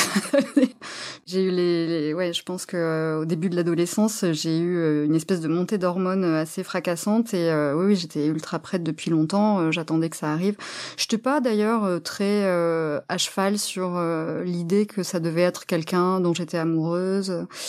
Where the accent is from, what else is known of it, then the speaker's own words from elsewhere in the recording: Marseille, Provence-Alpes-Côte d'Azur, France; J'étais lycéenne à Marseille, là d'où je viens.